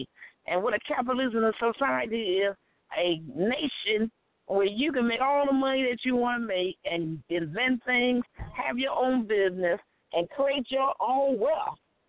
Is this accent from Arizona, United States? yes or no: no; Chicago, Illinois, United States; My number is 312. I'm from Chicago.